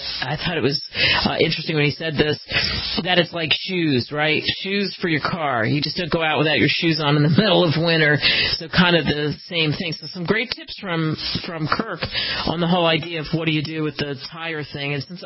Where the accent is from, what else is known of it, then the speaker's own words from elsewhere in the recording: Pennsylvania, United States; And growing up outside of Philly, I remember always constantly having to make that switch.